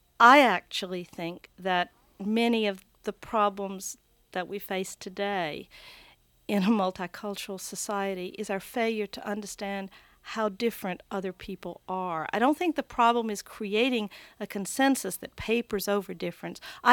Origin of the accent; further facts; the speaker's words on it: the South, United States; I'm a Southerner, and so it's nice to come home to the South